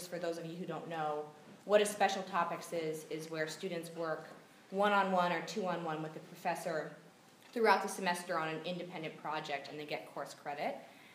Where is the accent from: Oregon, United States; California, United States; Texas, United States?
Oregon, United States; Portland; I'm a senior from Portland, Oregon, pre-med history major.